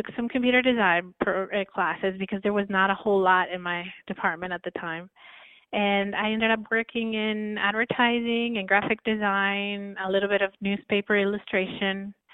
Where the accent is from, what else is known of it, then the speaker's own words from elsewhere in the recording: Quito, Pichincha, Ecuador; moved away as an adult; now in United States; Well, I was born in Ecuador. I grew up in the capital, which is Quito.